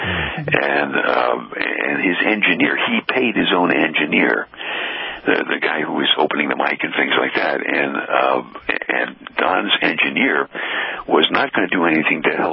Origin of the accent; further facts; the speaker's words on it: Brooklyn, New York, United States; But on the other hand, I'm from Brooklyn